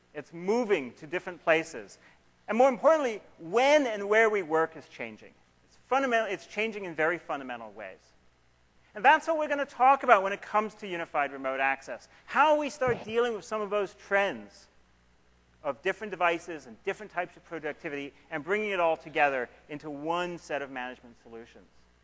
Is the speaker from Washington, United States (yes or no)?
yes; Seattle, Washington, United States; I'm from Seattle. Seattle, we drink a lot of coffee.